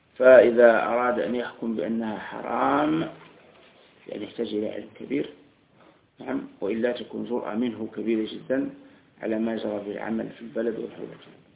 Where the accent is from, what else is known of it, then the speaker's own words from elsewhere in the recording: Algeria; عندنا في الجزائر